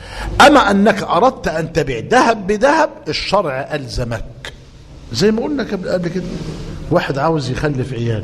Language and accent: Arabic; Egypt; الأوراق النقدية اللي هي بنتعامل بها الآن عندنا في مصر الجنيه